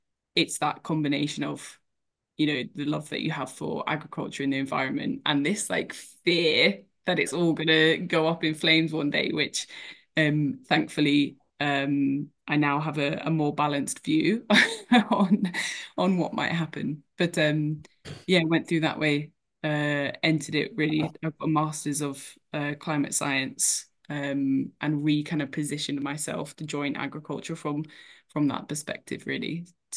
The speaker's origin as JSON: {"language": "English", "region": "East of England", "country": "United Kingdom", "tie": "born or raised there", "said": "I grew up in Cambridgeshire"}